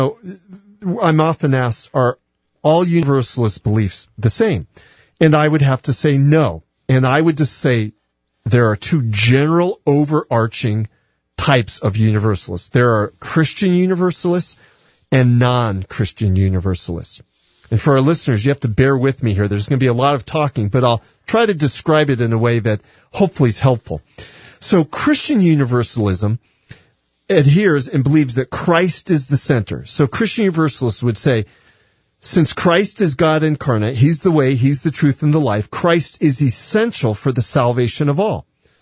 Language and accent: English; California, United States; born there; I mean, even though I was born in California, I love New Mexico